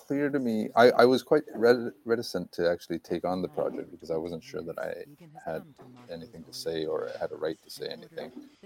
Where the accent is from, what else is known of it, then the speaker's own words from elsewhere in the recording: Saskatchewan, Canada; I could kind of relate to my upbringing growing up in Saskatchewan.